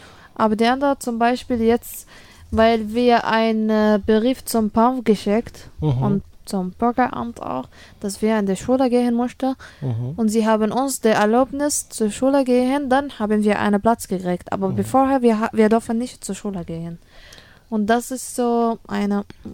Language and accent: German; Palestine; German is a second language; moved away; sie wissen, dass wir kommen aus Palästina